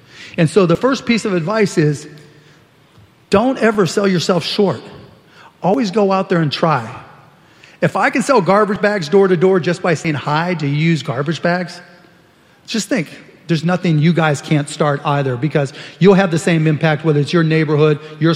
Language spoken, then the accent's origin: English; Pittsburgh, Pennsylvania, United States; Her name was Lani Lazzari from my hometown of Pittsburgh.